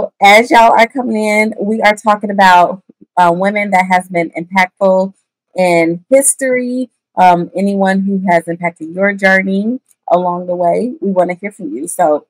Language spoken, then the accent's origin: English; Atlanta, Georgia, United States; now in Dallas, United States; I am from Atlanta, Georgia, but I reside in the DFW area now, okay?